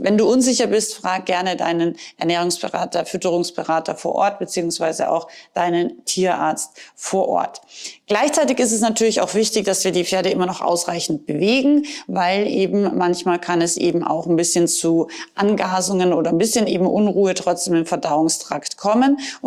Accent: Austria; moved away; du weißt vielleicht, ich bin ursprünglich aus Österreich

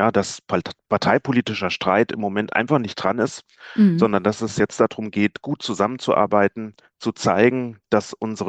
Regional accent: Thuringia, Germany; ich stamme aus dem Eichsfeld. Das ist ja Dreiländereck, Hessen, Thüringen, Niedersachsen.

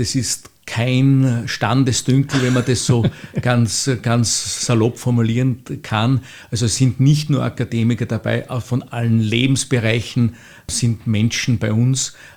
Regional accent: Salzburg, Austria; Ich bin geborener Salzburger. Meine Mutter war sehr stark engagiert in der Pfarre in Salzburg, wo wir halt zu Hause waren

